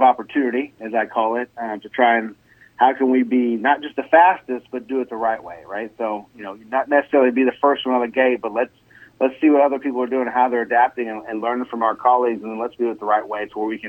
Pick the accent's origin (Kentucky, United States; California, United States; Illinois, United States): Kentucky, United States; Lexington; I grew up in Lexington, Kentucky, where I played many sports and was talented at that level